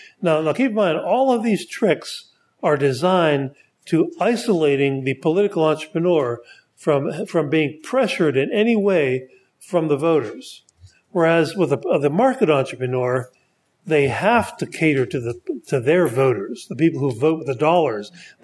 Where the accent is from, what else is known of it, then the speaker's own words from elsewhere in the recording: Pennsylvania, United States; I grew up in Pennsylvania, and there was a congressman named Flood.